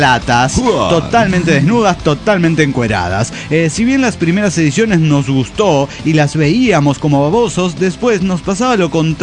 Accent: Puerto Vallarta, Jalisco, Mexico; Pero yo vengo de Vallarta, donde en el transporte público llegaba como se le cantaba el culo al pecero.

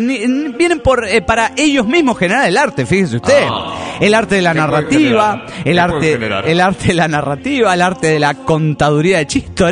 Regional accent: Guanajuato, Mexico; de Guanajuato.

